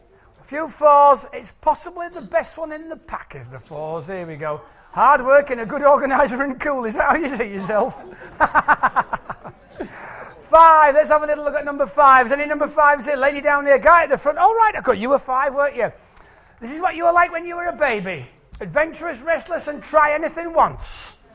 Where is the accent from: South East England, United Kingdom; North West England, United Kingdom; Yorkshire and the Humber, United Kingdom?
Yorkshire and the Humber, United Kingdom; York; Oh, and I'm from Old York, there you go.